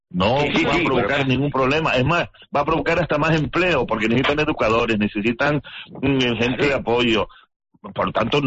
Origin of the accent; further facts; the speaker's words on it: Canary Islands, Spain; yo digo, como canario y tal, sino incluso como ser humano